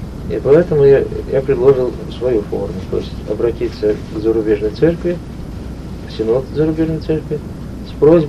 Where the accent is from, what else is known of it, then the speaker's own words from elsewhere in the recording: Ishim, Tyumen Oblast, Russia; я служил в родном городе, в той церкви, где я крестился.